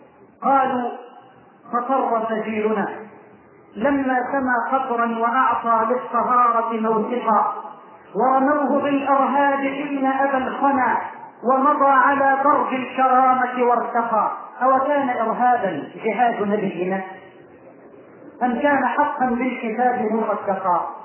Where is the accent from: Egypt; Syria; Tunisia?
Egypt; بلدنا مصر